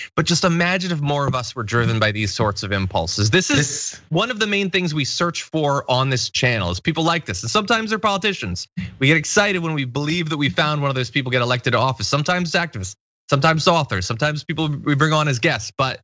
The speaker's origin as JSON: {"language": "English", "region": "Connecticut", "country": "United States", "tie": "born or raised there", "said": "Also, credit to Connecticut for legalizing marijuana this week. My hometown, or home state."}